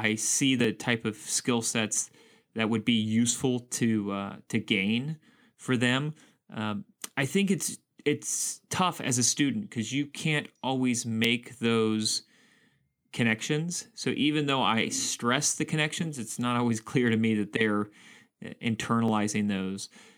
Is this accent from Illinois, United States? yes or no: no; Georgia, United States; born there; also born or lived in Germany / Kansas / Texas / Virginia; And so I was born in Georgia, but lived there for a while, lived in Germany, Kansas, Texas, Virginia